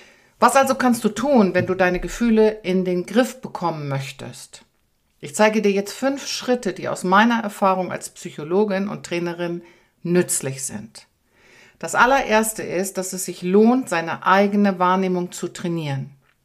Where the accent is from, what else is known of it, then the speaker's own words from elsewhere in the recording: North Sea coast, Germany; Ich bin an der Nordsee groß geworden, dass die Wellen kommen und die Wellen gehen.